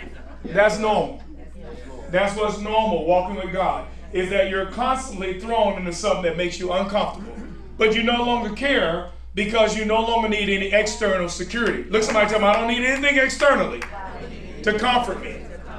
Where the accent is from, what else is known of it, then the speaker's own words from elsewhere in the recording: Gary, Indiana, United States; So I come from Gary, Indiana, and I got a family.